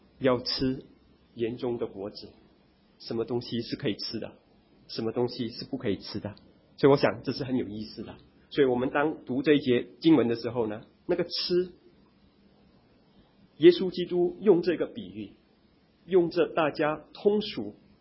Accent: China; 特别是我们中国人，我们谈到吃的时候，我们有自己吃的文化。

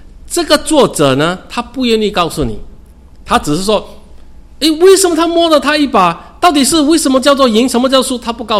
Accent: China; 名字我们中国人也是这样

